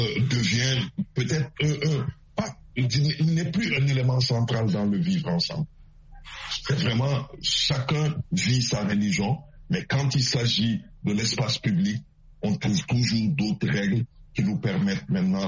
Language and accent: French; Senegal; en tant que Sénégalais